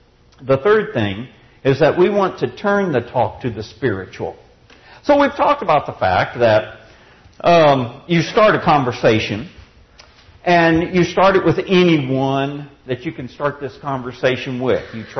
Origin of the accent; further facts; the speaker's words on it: Texas, United States; Are you from around these parts? No, I'm from Texas.